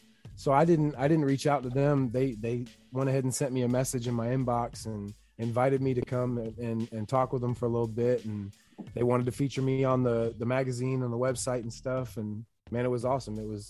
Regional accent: Melbourne, Florida, United States; Well, I grew up in Melbourne, Palm Bay area in Florida, Brevard County. Started out there.

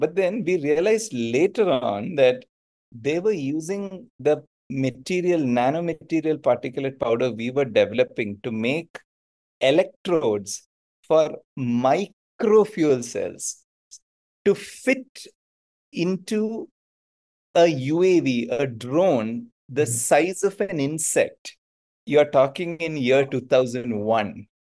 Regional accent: India; English is a second language; which I could never get as an Indian citizen.

